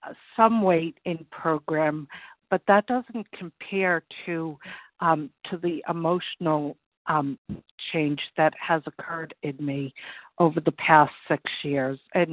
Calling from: Massachusetts, United States; I'm calling from Massachusetts.

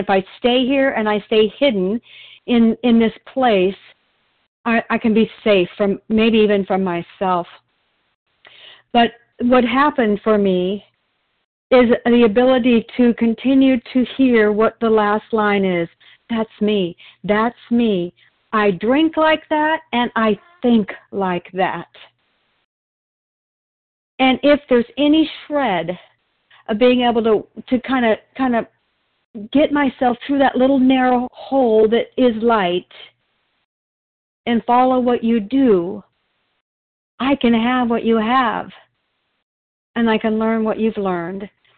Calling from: Oregon, United States

